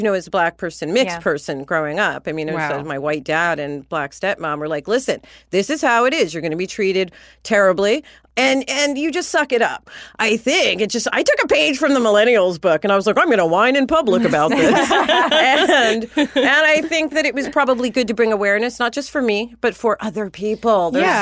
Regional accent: New York, United States; I'm a New Yorker. I'm going to try to be better.

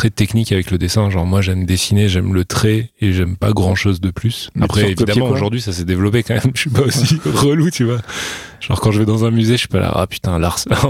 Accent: La Garde-Freinet, Provence-Alpes-Côte d'Azur, France; Dans un bled qui s'appelle la Garde Freinet, c'est à côté de Saint-Tropez. C'est vraiment un tout petit village dans la montagne, et il devait y avoir, je sais pas, 1500 habitants, un truc comme ça.

